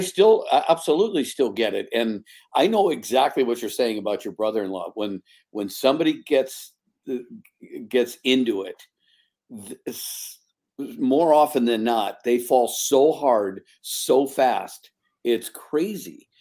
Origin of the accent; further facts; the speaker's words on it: Wisconsin, United States; I do remember I grew up in Wisconsin, not far from you.